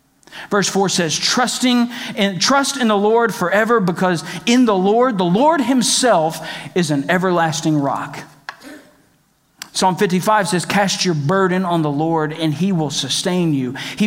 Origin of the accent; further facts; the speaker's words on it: Texas, United States; When I was a little kid growing up in Texas